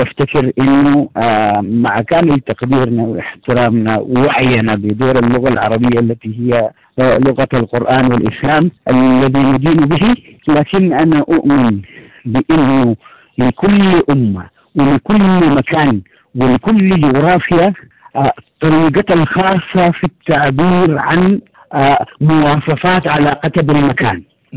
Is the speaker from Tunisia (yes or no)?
no; Sudan; أنا كإنسان سوداني